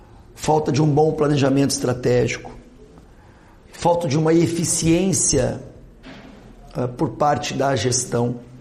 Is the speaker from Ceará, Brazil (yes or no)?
no; Alegrete, Rio Grande do Sul, Brazil; born there; Eu que sou nascido no Alegrete, mas minha família é da Serra Gaúcha